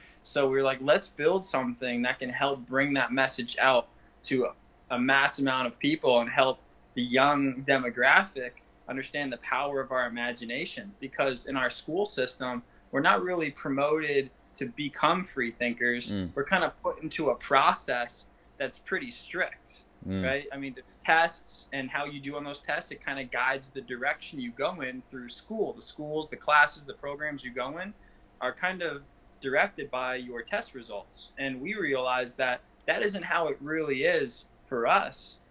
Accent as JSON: {"language": "English", "region": "Florida", "country": "United States", "said": "I'm from Florida."}